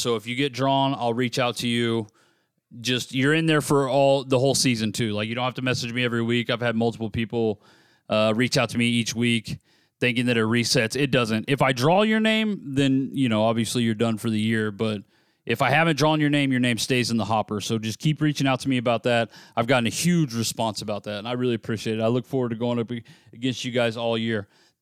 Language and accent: English; United States; I'm obviously rooting for America. I'm an American, but at minus 200, I would probably stay away from it.